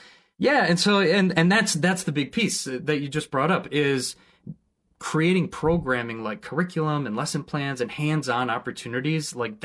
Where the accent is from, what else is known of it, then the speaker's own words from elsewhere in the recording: Appleton, Wisconsin, United States; also born or lived in New York City, United States; It was when I was living in New York City. I was brought up in Appleton, Wisconsin, and found myself out in the city.